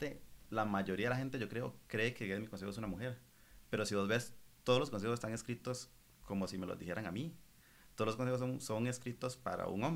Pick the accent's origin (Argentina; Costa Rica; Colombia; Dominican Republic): Costa Rica; yo soy una persona, yo soy un tico igual que usted